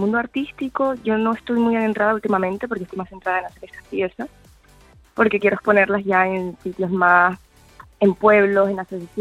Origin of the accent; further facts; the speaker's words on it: Puerto del Rosario, Canary Islands, Spain; yo que soy de aquí, de Puerto de Rosario